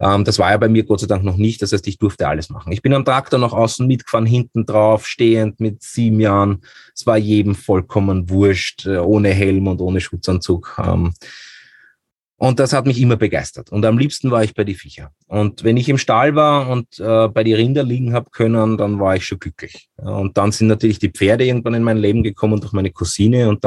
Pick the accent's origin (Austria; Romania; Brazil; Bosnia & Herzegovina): Austria; Vienna; ich bin ja in Wien aufgewachsen, leider, was das betrifft, weil ich wollte immer im Land leben